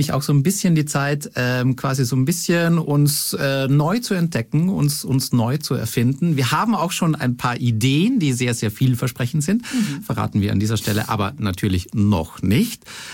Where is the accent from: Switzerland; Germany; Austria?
Austria; Carinthia; mich zieht es nach Österreich, in mein Heimatland, nach Kärnten.